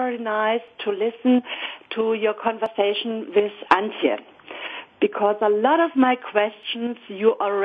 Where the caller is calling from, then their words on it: Munich, Bavaria, Germany; Yes, I'm calling from Munich.